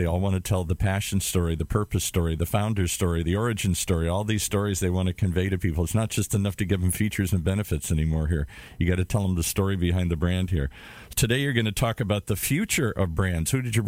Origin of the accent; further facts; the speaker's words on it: Detroit, Michigan, United States; I grew up in Detroit, and we're talking about old famous DJs we grew up listening to with those deep voices here.